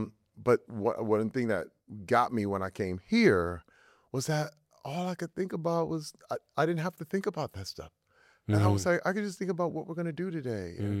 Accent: Flint, Michigan, United States; now in Los Angeles, United States; I grew up in Flint, Michigan, which was really gangster.

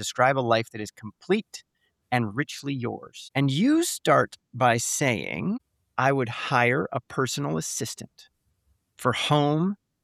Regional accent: Midwest, United States; You know, you like in back where I grew up in the Midwest, we always mowed the yard.

